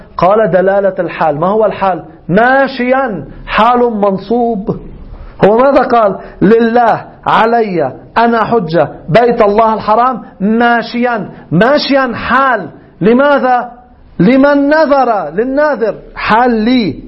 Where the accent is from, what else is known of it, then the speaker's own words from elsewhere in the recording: Lebanon; أنا الناذر، أنا لبناني، طارة أنظر من لبنان، طارة أنظر من إيران